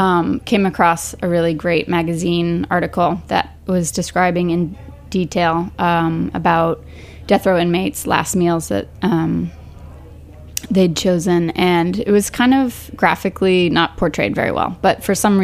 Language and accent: English; Texas, United States; And a fact from my home state of Texas